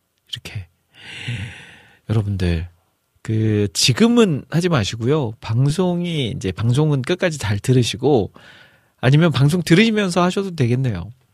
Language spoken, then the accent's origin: Korean; Iksan, North Jeolla, South Korea; 이제 제 고향인 익산으로 출발을 할 예정입니다.